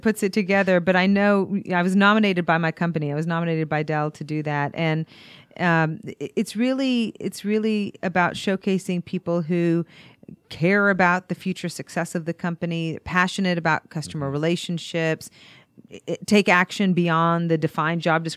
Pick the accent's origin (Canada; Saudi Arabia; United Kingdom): Saudi Arabia; now in United States; I was born and raised actually in Saudi Arabia.